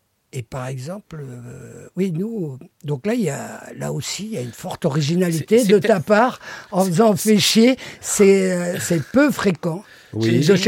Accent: Belgium; moi, je suis belge, donc du côté flamand, le scatologique est assez fréquent.

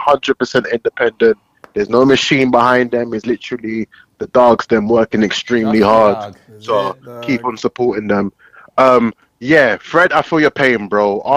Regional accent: Nigeria; Because, cool, I'm Nigerian

